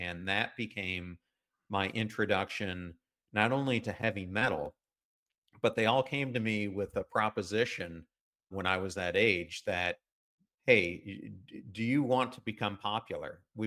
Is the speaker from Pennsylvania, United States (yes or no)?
yes; York, Pennsylvania, United States; where I grew up in York, Pennsylvania, we had a ton of gangs and they were all part of these different gangs.